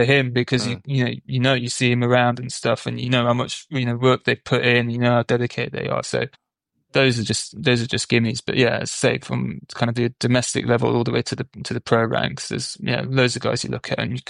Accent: Salford, North West England, United Kingdom; I'm from Salford, so you may not know the name

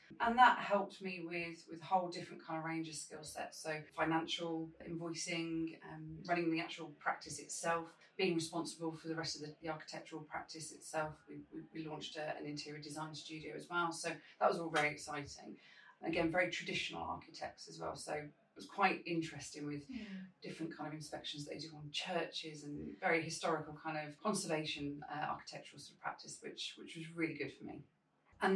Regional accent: Stratford-upon-Avon, West Midlands, United Kingdom; in little sleepy Stratford-upon-Avon, my hometown, went along for this role.

